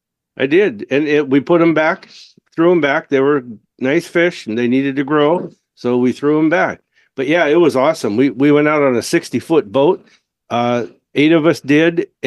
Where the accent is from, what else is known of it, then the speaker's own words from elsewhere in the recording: Seattle, Washington, United States; I was born in Tacoma, but at fourth grade, we moved to South Seattle to an area called Skyway. And that's where I grew up. And I was raised as a Catholic.